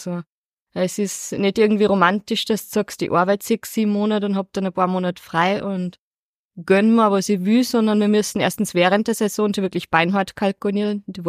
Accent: Upper Austria, Austria; wir als Oberösterreicher sind ja dort schon fast Ausländer

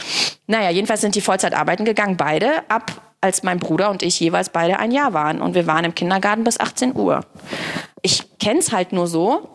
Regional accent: Belarus; Ich komme ja aus Weißrussland.

